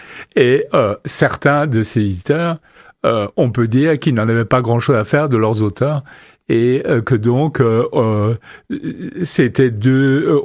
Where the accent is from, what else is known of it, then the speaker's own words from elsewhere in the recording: Belgium; Je veux dire, comme citoyen, je suis belge